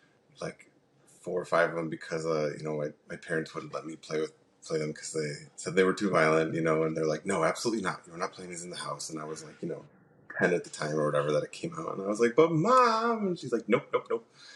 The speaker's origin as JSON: {"language": "English", "region": "Iowa", "country": "United States", "tie": "born or raised there", "said": "because like I grew up in Iowa, and Iowa is a very different world from San Francisco"}